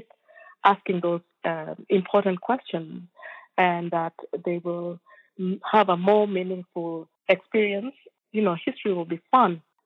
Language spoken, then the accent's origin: English; Kenya; I come from Kenya